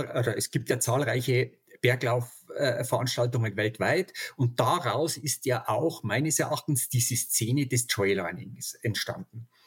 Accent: Mittenwald, Bavaria, Germany; ich komme aus Mittenwald, lebe mitten in der Bergwelt

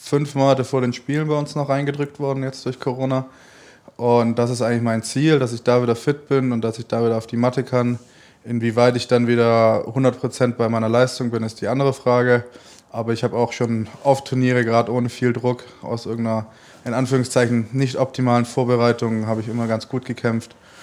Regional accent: Stuttgart, Baden-Württemberg, Germany; Also Stuttgart wird immer meine Heimat bleiben.

